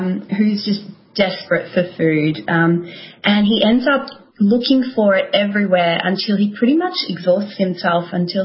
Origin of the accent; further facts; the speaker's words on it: Melbourne, Victoria, Australia; I'm from Melbourne, where it's probably one of the harshest lockdowns in the world